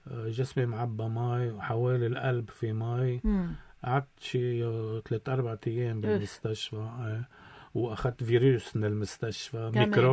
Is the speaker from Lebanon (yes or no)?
yes; Lebanon; أنا بطل المسرحية من لبنان